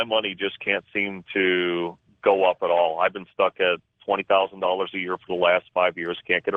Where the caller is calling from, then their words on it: Ely, Nevada, United States; I'm calling from Ely, Nevada.